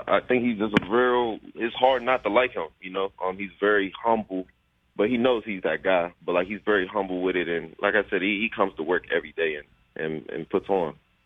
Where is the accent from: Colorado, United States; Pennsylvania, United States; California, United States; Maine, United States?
Pennsylvania, United States; Pittsburgh; I'm from Pittsburgh.